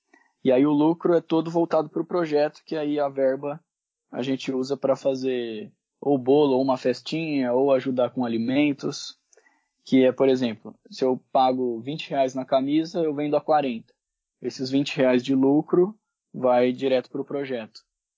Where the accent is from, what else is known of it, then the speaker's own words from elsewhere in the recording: Osasco, São Paulo, Brazil; eu sou de Osasco, mas estudei em escola particular e tal.